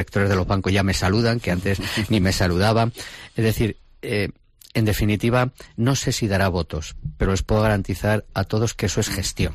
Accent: Daimiel, Castilla-La Mancha, Spain; Nada me ha hecho más más orgulloso, repito, que ser alcalde de mi pueblo. Yo creo que por qué no una cuarta, ¿no? Yo creo que el trabajo está hecho, el trabajo es una situación que ha cambiado por completo la fisonomía del ayuntamiento de Daimiel

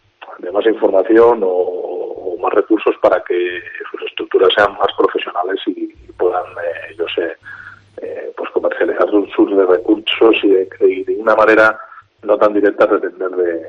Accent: Cantabria, Spain; tenemos que estar muy orgullosos como cántabros

